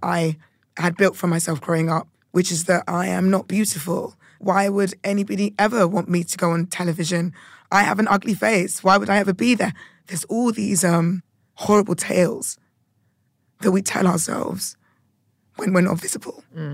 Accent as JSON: {"language": "English", "country": "United Kingdom", "said": "I also shy away from it, being a Brit and being Ghanaian."}